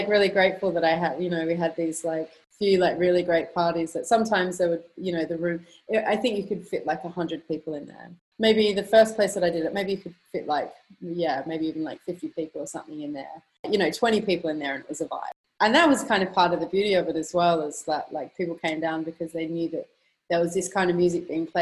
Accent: Perth, Western Australia, Australia; also born or lived in Sydney; And then sort of when I moved to Sydney from Perth, I got more into like psychedelic music and shoegaze and post-punk

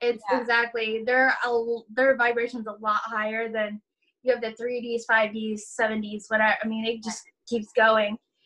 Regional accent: Indiana, United States; I grew up in Indiana, this small Dollar Tree, Dollar General.

